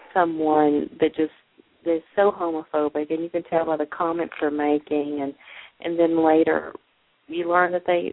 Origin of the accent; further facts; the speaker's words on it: Kentucky, United States; well, there's no gay people that live here. I grew up in Eastern Kentucky. Of course there was.